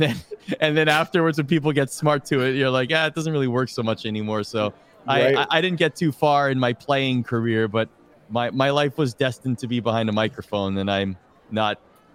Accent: Toronto, Ontario, Canada; This was in a suburb of Toronto. I grew up in Toronto. I'm Canadian

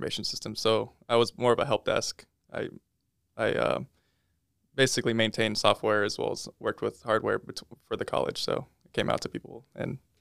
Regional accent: Tri-Cities, Washington, United States; now in Moscow, United States; I would say coming in as a transfer student, it's quite lonely not being from Moscow. I was originally from Tri-Cities, Washington.

